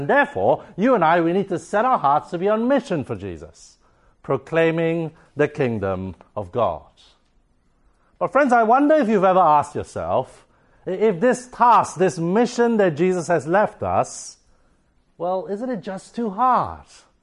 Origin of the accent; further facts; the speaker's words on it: Singapore; Every year, tens of thousands of Taoists in my home country of Singapore